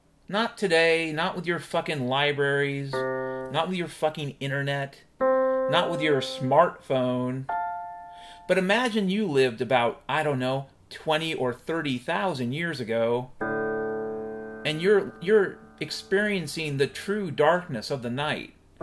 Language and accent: English; Ireland; a fair amount of drinking, you know, I'm Irish